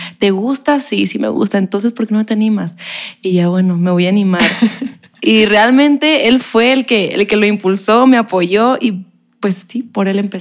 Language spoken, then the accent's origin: Spanish; Mexicali, Baja California, Mexico; Sí, soy de Mexicali, allá nací.